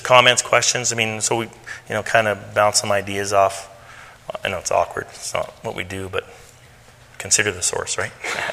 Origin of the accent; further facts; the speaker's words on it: Canada; We are Canadian.